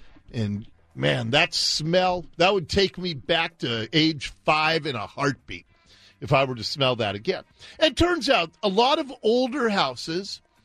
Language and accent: English; Seattle, Washington, United States; the old house that I grew up in Ballard, we had an old oil furnace.